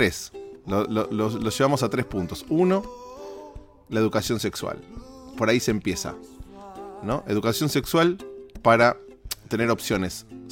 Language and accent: Spanish; Argentina; Y en mi país, en Argentina